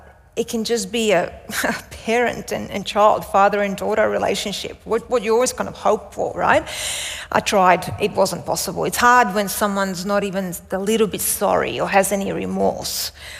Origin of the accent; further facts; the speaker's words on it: Australia; from me being Australian to me absolutely loving my fans and loving Australia.